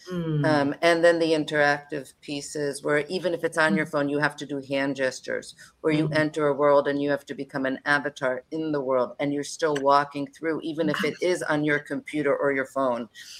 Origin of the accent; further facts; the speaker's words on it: Las Vegas, Nevada, United States; I grew up, you know, growing up in Las Vegas, and even now in Las Vegas